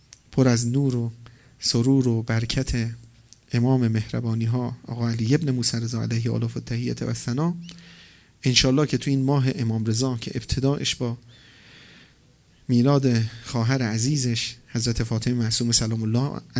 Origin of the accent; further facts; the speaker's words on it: Mashhad, Razavi Khorasan, Iran; به همم گفتم من مشهدیم، پدر مادرم دوست دارن من برم دیدنشون